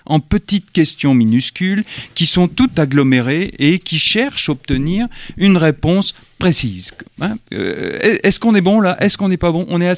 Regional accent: Normandy, France; je suis normand, hein, pardonnez-moi

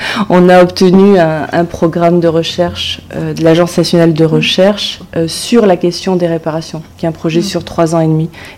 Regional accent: Martinique; Alors je le dis, bon, je suis martiniquaise

